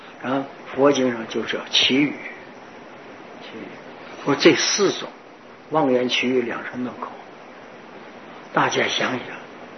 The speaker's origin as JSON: {"language": "Chinese", "region": "Northeast China", "country": "China", "tie": "born or raised there", "said": "我们从小，我是生在东北，我们东北有个口头语叫妈了巴子"}